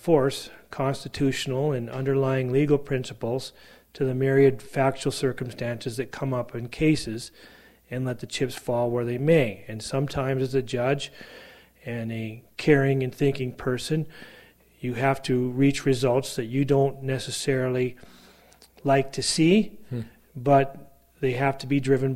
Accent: Great Falls, Montana, United States; And at some point, they migrated to Great Falls, and I was born and raised in Great Falls, and grandparents remained in Malta

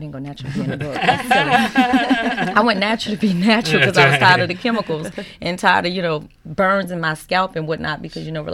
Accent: Napoleonville, Louisiana, United States; No. I'm from Napoleonville, Louisiana.

